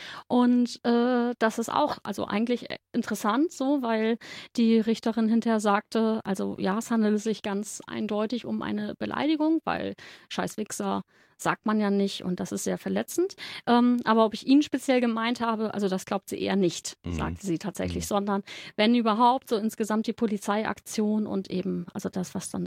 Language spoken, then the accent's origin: German; Hamburg, Germany; Dieser Eindruck hat meine Kindheit und meine Jugend auf St. Pauli bis heute geprägt.